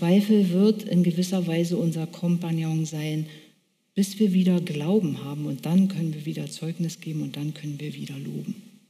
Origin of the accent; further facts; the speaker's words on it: East Germany, Germany; Aber ich bin im Osten aufgewachsen und als Wendezeit war, war ich 25.